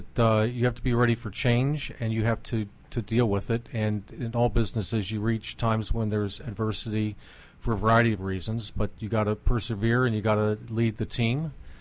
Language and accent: English; Baltimore, Maryland, United States; From Baltimore, Maryland.